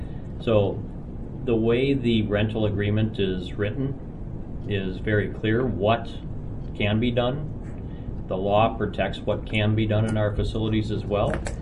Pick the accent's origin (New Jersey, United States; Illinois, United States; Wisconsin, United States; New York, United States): Wisconsin, United States; Manitowoc; But I think back to my childhood. I'm from Manitowoc, Wisconsin.